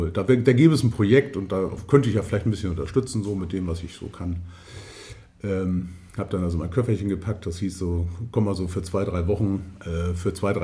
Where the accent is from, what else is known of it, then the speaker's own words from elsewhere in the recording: Hamburg, Germany; Ja, ja, ich bin gebürtiger Hamburger